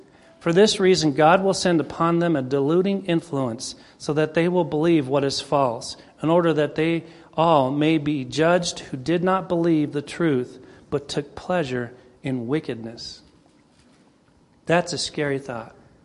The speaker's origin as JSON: {"language": "English", "country": "United States", "tie": "born there", "said": "I am an American by birth. I am patriotic to an extent, but it saddens me to see our country in the state that it's in."}